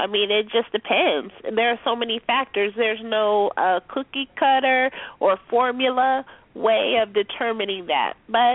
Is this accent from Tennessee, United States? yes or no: no; California, United States; I'm from California.